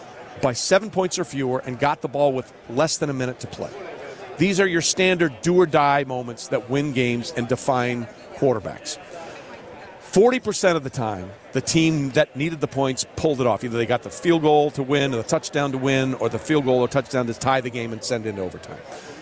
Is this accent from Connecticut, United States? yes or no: yes; Connecticut, United States; Okay, I'm from Connecticut. I can say that.